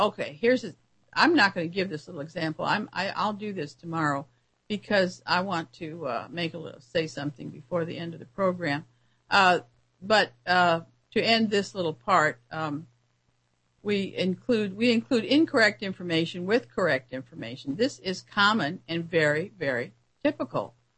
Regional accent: United States; You know, as an American, I know I'm one of the few in the world who can really speak my mind

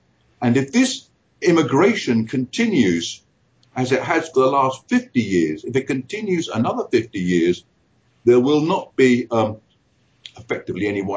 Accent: United Kingdom; I was born in the middle of the Second World War, and as I was growing up in Britain, austerity Britain, actually, we were on rationing for years after the war.

